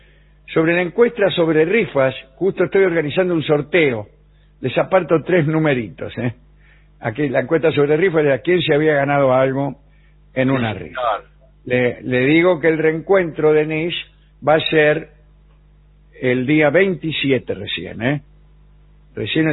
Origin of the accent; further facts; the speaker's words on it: Neuquén, Argentina; de Neuquén. Les cuento que aquí, en mi provincia, hay barrios donde los carteles de las calles llevan nombres de artistas argentinos.